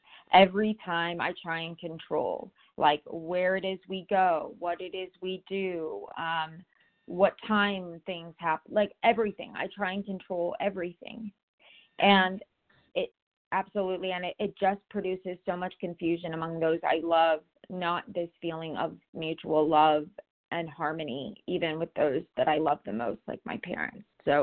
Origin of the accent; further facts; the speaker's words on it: California, United States; I'm from Southern California